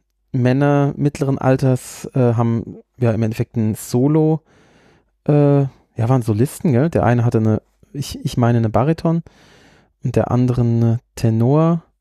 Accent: Germany; aber wir sind halt Deutsche, wir haben halt keinen Humor, gell?

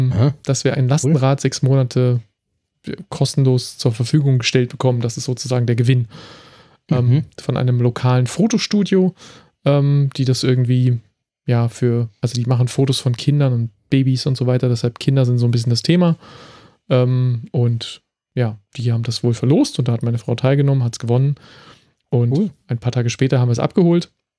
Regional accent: Berlin, Germany; obwohl ich aus Berlin bin

